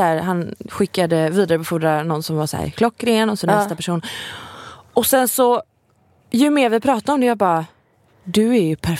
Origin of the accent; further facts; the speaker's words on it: Gothenburg, Västra Götaland County, Sweden; accent: Gothenburg; Jag har så göteborgska, alltså det är banalt.